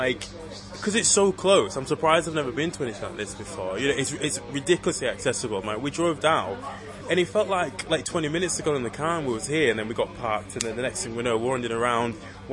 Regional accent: Hull, Yorkshire and the Humber, United Kingdom; I come from Hull, people can actually make some of themselves

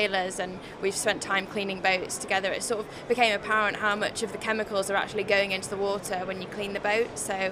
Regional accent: Leeds, Yorkshire and the Humber, United Kingdom; from Preston and I'm from Leeds.

